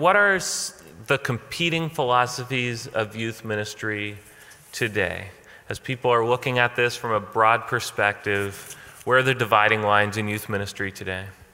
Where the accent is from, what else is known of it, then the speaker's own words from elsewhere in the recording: Canada; And I'm from Canada, so we're pretty culturally diverse here.